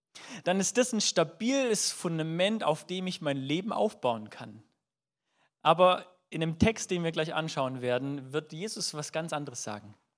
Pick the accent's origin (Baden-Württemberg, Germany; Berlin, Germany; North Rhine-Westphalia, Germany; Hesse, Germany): Baden-Württemberg, Germany; Würde ich als Schwabe auf jeden Fall sagen.